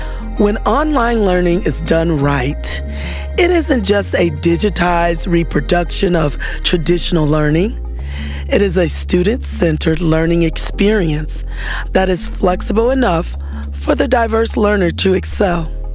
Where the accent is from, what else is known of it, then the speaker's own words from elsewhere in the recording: Detroit, Michigan, United States; I was born in Detroit, Michigan, and completed most of my public school years in Detroit as well.